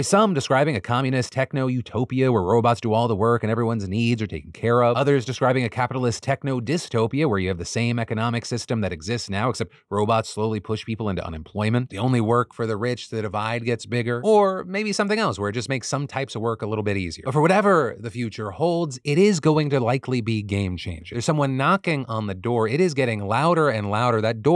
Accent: Sudan; so I'm from Sudan, 90 to 98% females with FGM/C

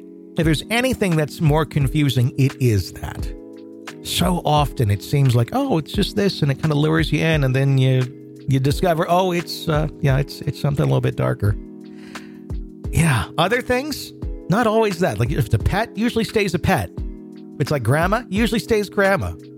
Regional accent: Sweden; English is a second language; I am born and raised in Sweden, so I apologize if my grammar is not on point. In Sweden, you're considered a weirdo if you believe in ghosts, UFOs, and other unexplained things.

